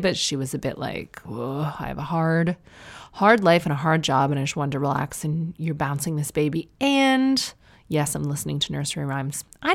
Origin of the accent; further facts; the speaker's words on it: Canada; accent: Canadian; My Canadian accent is not usually this strong. I've been home for a while.